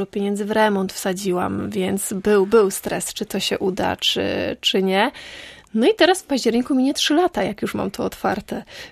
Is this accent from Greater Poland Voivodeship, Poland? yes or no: no; Łobez, West Pomeranian Voivodeship, Poland